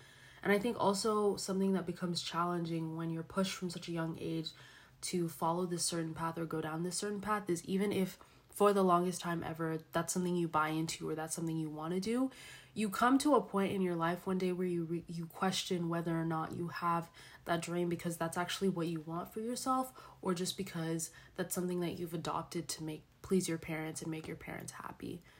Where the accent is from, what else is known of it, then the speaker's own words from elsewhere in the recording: Mauritania; because being Mauritanian American, I exist in the intersection and I kind of see the pros and cons of both.